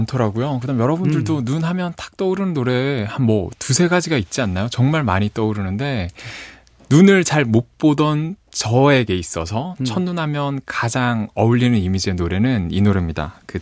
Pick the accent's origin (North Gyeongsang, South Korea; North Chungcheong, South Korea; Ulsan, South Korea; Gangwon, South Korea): Ulsan, South Korea; 제가 어릴 때 기억나는 게 제가 고향이 울산이잖아요